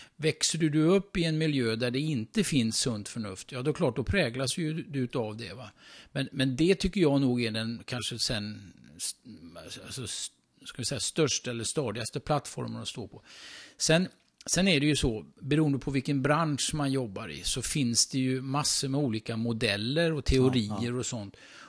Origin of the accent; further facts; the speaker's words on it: Karlstad, Värmland, Sweden; born there; moved away; also born or lived in Gothenburg; Nej, jag är faktiskt värmlänning. Jag är född här i Karlstad. Ja, men sen så var det så att familjen flyttade. Och jag hade inte så mycket att säga till på den tiden. Jag var ung. Och vi flyttade härifrån Karlstad.